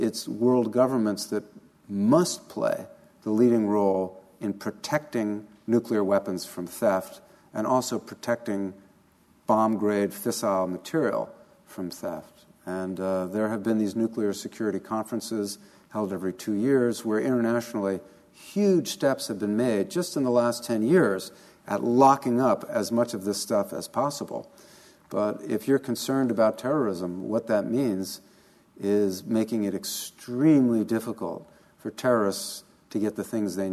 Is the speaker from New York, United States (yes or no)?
yes; New York City, New York, United States; And I grew up in New York City.